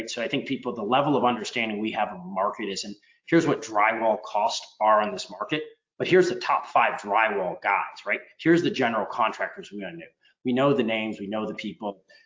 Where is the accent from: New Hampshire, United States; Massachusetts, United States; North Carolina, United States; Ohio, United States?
Massachusetts, United States; Boston; So, you know, I'm from the Boston area. I have my own investments here.